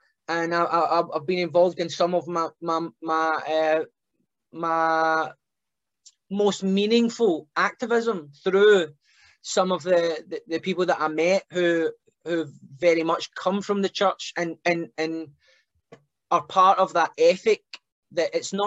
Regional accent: United Kingdom; even though, you know, I come from Britain

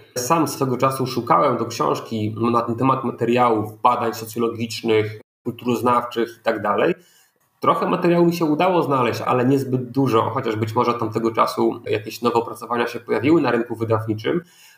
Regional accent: Gdańsk, Pomeranian Voivodeship, Poland; born there; Przecież ja urodziłem się w Gdańsku i mieszkam w Gdańsku z wyboru, więc zawsze mówię, że jestem gdańszczaninem i z urodzenia, i z wyboru. Jestem z tego miasta dumny i uwielbiam je po prostu.

